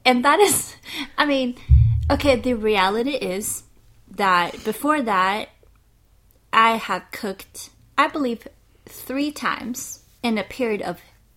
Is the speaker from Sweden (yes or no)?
yes; Norrköping, Östergötland, Sweden; But we started off in my hometown, where I used to live in Norrköping